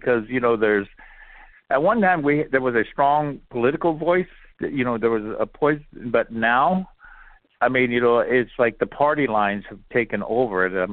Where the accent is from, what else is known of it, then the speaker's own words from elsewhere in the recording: McLaughlin, South Dakota, United States; I come from McLaughlin, South Dakota.